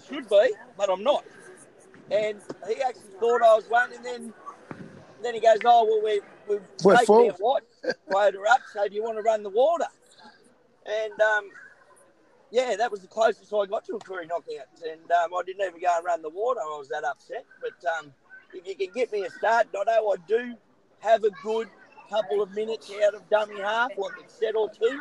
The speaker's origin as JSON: {"language": "English", "town": "Peak Hill", "region": "New South Wales", "country": "Australia", "tie": "born or raised there", "said": "I grew up in Peak Hill, and it's been one of my wishes."}